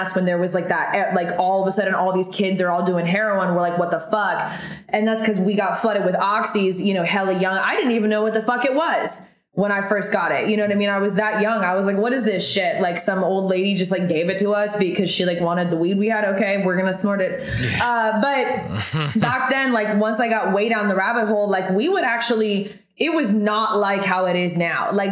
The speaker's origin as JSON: {"language": "English", "region": "Oregon", "country": "United States", "said": "that's where I'm from Oregon. So it's like, it's a big fucking problem."}